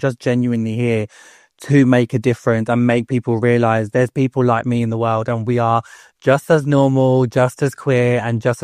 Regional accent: Pakistan; from a South Asian community that I come from, being Pakistani

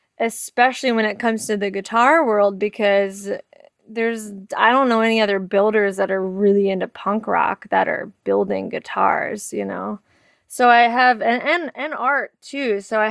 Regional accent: Hazlet, New Jersey, United States; also born or lived in East Windsor, United States; I grew up in New Jersey. I grew up in Hazlet, New Jersey, and then I lived in East Windsor, New Jersey for a while.

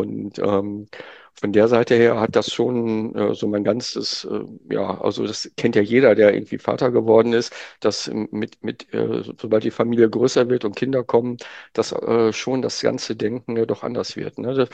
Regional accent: North Rhine-Westphalia, Germany; ich komme ja aus Nordrhein-Westfalen

